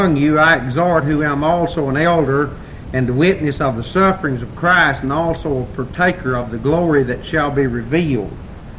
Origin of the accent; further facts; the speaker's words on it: Dearborn, Michigan, United States; born there; accent: southern; Some of you have had an opportunity to laugh at my southern brogue. Go ahead. I was born over here in Dearborn.